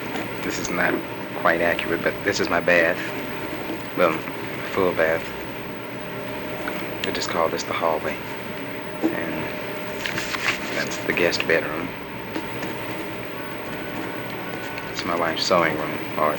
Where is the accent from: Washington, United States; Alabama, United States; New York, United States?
Alabama, United States; Pratt City; Well, I was born and raised in Pratt City.